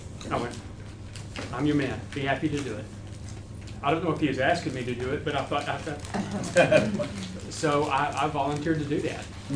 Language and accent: English; Lubbock, Texas, United States; also born or lived in Post, Texas; now in Oklahoma, United States; I'm in Oklahoma. I grew up in Lubbock, Texas.